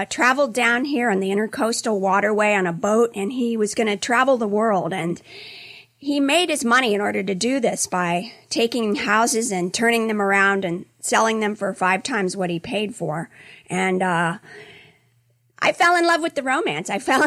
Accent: St. Petersburg, Florida, United States; I'm from St. Pete, Florida.

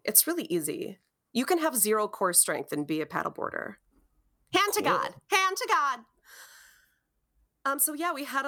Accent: Wisconsin, United States; Yes. I'm from Wisconsin.

